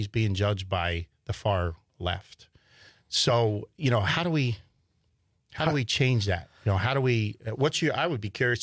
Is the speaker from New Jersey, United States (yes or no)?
yes; New Jersey, United States; I grew up in Southern New Jersey.